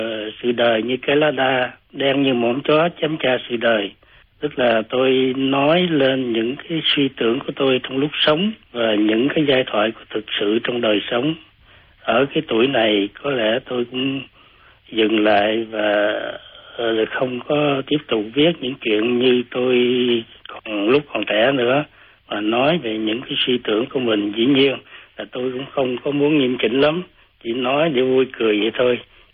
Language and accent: Vietnamese; Bac Lieu, Vietnam; accent: Southern Vietnamese; also born or lived in Quebec, Canada; Tôi viết với giọng văn miền Nam tại vì tôi là người sinh trưởng ở miền Nam và sống và lớn lên ở miền Nam. Tôi là người miền Bạc Liêu, Hậu Giang.